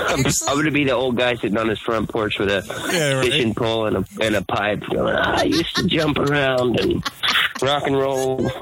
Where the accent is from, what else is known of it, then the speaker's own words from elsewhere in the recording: Texas, United States; now in Nashville, United States; I grew up in Texas, and I left a lot of them in Texas when I moved